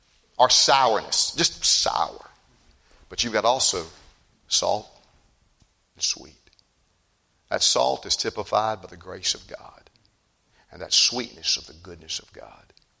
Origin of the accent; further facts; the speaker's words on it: North Carolina, United States; born there; I was born in North Carolina. I lived down in South Carolina.